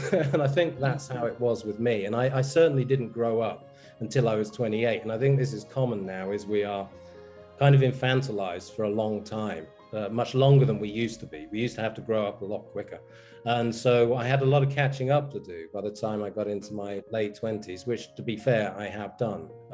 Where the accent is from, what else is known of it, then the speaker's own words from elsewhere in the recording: England, United Kingdom; I was brought up in England in a single parent family. We were Catholic to boot.